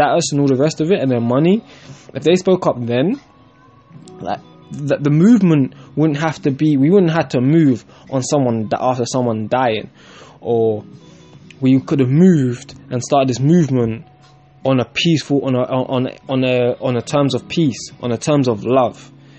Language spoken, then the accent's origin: English; England, United Kingdom; Like, I live in England, and throughout my whole life I've been reminded by multiple white people that I am not English or British. I am black. You see what I'm saying? So they don't even, I was born here